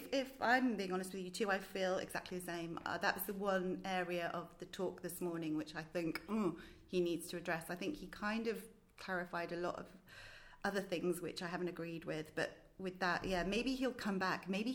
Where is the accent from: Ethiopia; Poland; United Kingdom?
United Kingdom; now in United States; it's amazing being a Brit in America. It's a fantastic country, and they're amazing to us.